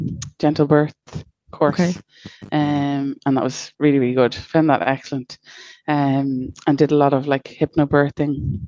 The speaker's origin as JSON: {"language": "English", "town": "Dublin", "region": "Leinster", "country": "Ireland", "said": "from Dublin."}